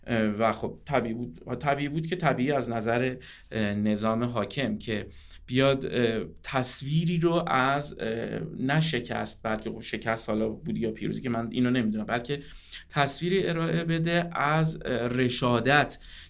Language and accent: Persian; Tehran, Tehran Province, Iran; بله، من در تهران به دنیا اومدم، در تهران بزرگ شدم، در مدارس همین شهر درس خوندم، بجز یک سال کوتاه در دوره بمباران سوم راهنمایی رفتیم قوچان، ولی بقیه تحصیلاتم در تهران بود تا دیپلم.